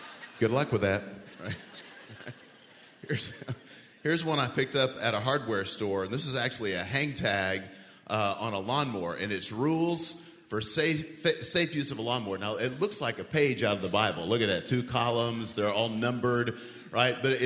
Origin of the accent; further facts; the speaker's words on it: Oklahoma, United States; I'm from Oklahoma, maybe that's it, you know.